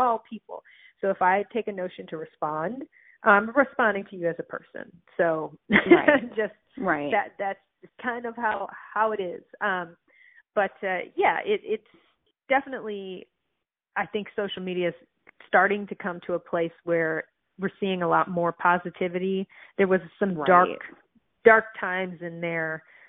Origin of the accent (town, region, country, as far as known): Michigan, United States; born or raised there